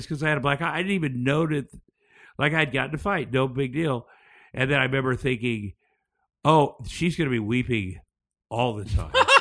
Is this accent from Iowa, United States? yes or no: yes; Iowa, United States; when I was growing up in Iowa, are way more popular.